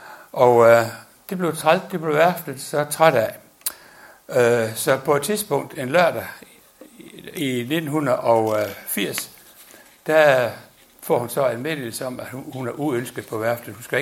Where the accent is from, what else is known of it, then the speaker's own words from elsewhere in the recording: Ringkøbing, Central Denmark Region, Denmark; og jeg kommer ind fra Ringkøbing. Men i forbindelse med, at vi købte Skjern Elvers rejser i sin tid, i 86, der flyttede vi så til Skjern, og der har vi så boet i sin.